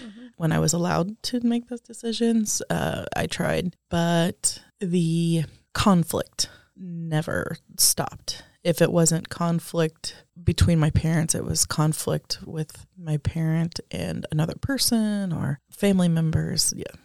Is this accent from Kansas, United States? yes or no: yes; Topeka, Kansas, United States; also born or lived in Linden, Kansas; I'm from here, Topeka, Kansas, my whole life.